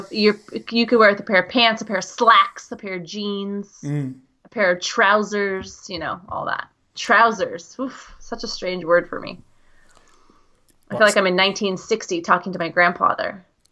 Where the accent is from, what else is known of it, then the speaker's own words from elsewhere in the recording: United States; And yes, I am an American, but no, I do not wear socks with sandals.